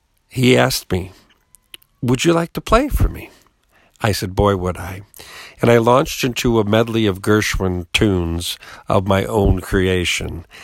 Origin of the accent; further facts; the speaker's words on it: Bay City, Michigan, United States; I'm from Bay City, Michigan.